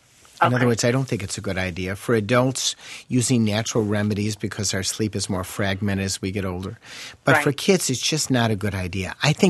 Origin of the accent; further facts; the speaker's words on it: Chicago, Illinois, United States; I come from Chicago and brought a number of kids home from college